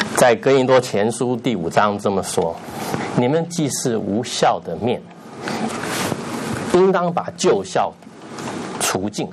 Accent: China; now in United States; 但是我们知道我们是中国人，我们里面有很深很浓的中国文化。

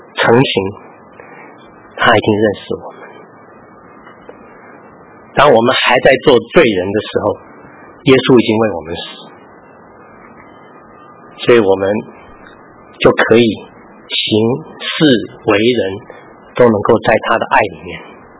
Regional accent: Taiwan; 我常常被人家取笑我是外省人第二代，然后我的台湾话呢一讲呢，我母亲那边的亲戚就笑翻了

